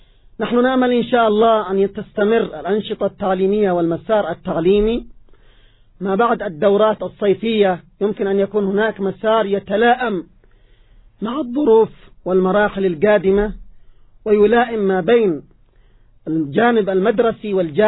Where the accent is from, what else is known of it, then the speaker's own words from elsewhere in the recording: Yemen; نحن كشعب يمني